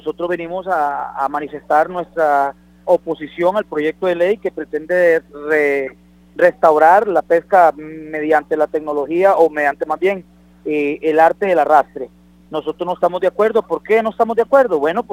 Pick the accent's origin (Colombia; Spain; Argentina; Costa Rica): Costa Rica; Guanacaste; Nosotros en realidad venimos desde Guanacaste, todas las comunidades pesqueras desde Guanacaste